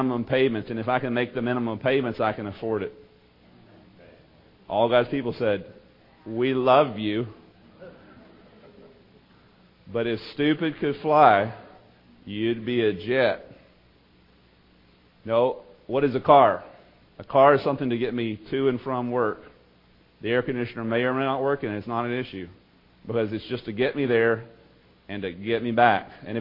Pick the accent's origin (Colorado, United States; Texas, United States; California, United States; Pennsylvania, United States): Texas, United States; Year after year, I grew up with them in East Texas.